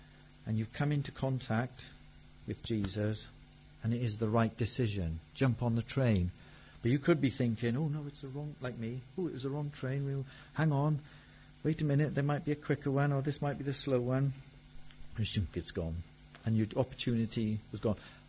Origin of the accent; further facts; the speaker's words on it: DR Congo; also born or lived in Zambia; I was actually, like my mum, I was born in Congo myself. And I spent my early years in Congo. And I went to school at the same school as my mum in Zambia.